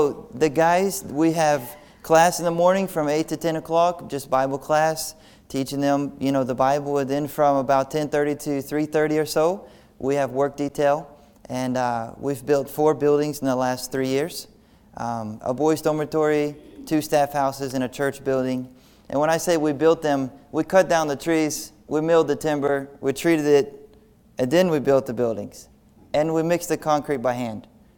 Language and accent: English; Georgia, United States; I'm from Georgia, just an hour west of Atlanta.